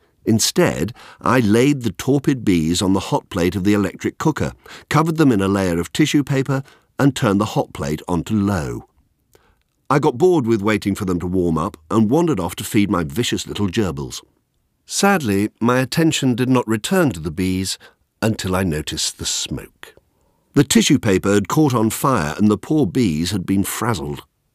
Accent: West Midlands, United Kingdom; Hugely envious, I did my best to follow in his footsteps, making do with the more mundane fauna of Shropshire, starting with guinea pigs, rabbits, hamsters

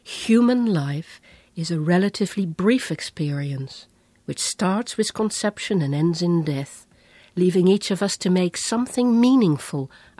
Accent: The Hague, South Holland, Netherlands; My deep connection with existential ideas came from my early background in the Netherlands. I was born in The Hague some years after the end of the Second World War.

